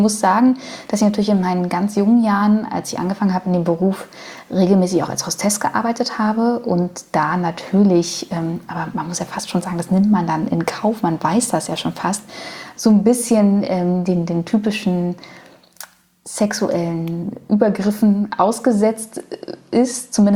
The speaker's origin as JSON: {"language": "German", "region": "Berlin", "country": "Germany", "tie": "born or raised there", "said": "Ich bin im ostdeutschen Umfeld groß geworden. Also ich bin im Osten geboren, Ost-Berlin geboren."}